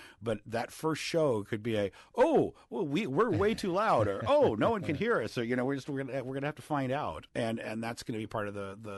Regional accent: Fargo, North Dakota, United States; a group actually out of my hometown, Fargo, North Dakota, called

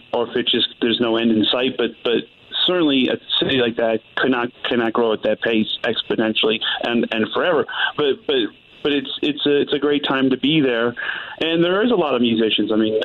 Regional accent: Utica, New York, United States; Upstate New York, hometown, Utica, New York.

